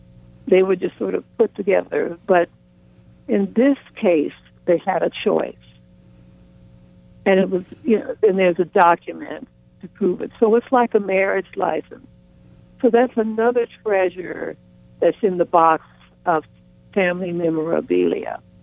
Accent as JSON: {"language": "English", "town": "Oakland", "region": "California", "country": "United States", "tie": "born or raised there", "also_born_or_lived": "Arizona", "said": "And so that's why I was born in Arizona, and I stayed there until I was about 18 months old. And then we moved to Oakland, California."}